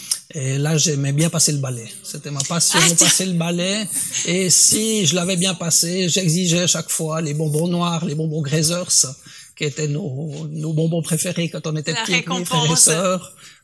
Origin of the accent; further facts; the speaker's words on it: Marin, Neuchâtel, Switzerland; Mon parcours, je suis effectivement né dans le canton de Neuchâtel. J'ai grandi à Marin, c'était vraiment mon village.